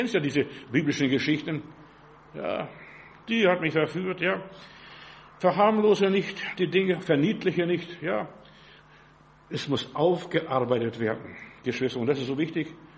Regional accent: Klaipėda, Klaipėda County, Lithuania; Ich bin in Memel, in Litauen, da wo ich gewohnt, wo ich groß geworden bin.

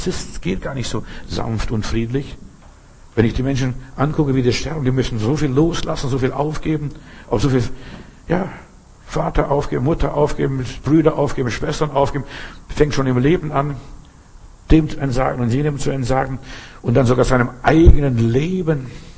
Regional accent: Bavaria, Germany; Weißt du, ich bin in Bayern groß geworden eigentlich. Und dort meine Gehversuche gemacht.

